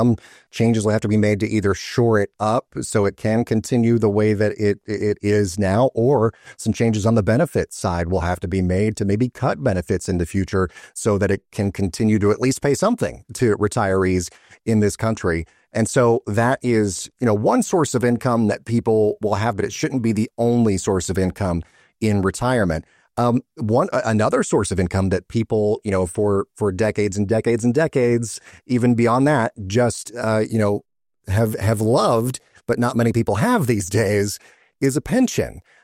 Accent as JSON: {"language": "English", "region": "Georgia", "country": "United States", "tie": "born or raised there", "also_born_or_lived": "New York", "said": "when I lived in New York for 10 years, before I moved back to my home state of Georgia here in the Atlanta area"}